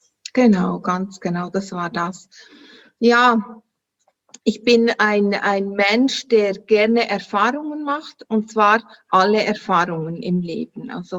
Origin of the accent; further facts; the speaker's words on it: Solothurn, Switzerland; ich komme, wie man hört, an meinen Dialekt aus der Schweiz, Solothurn. Wie gesagt, du hast richtig gehört, 30 Kilometer von Bern, ist im sogenannten Mittelland. Also hier sind oben Berge, unten Berge und so.